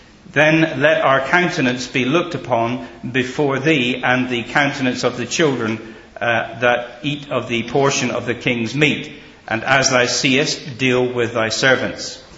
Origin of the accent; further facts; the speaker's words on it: England, United Kingdom; I'm from England, but I'm not English, okay?